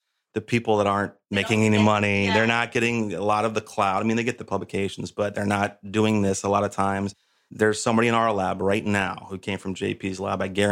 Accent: Tarpon Springs, Florida, United States; I mean, I grew up and born and raised in Tarpon Springs, a few clicks north of here. So I've been here my entire life on the ocean, on the Gulf.

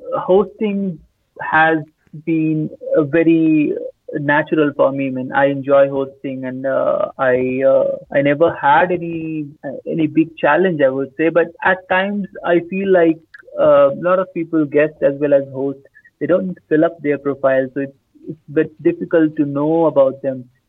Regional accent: Patna, Bihar, India; now in Bangalore, India; No, I have all listing in Bangalore, and there's one listing back in my hometown, which is Patna.

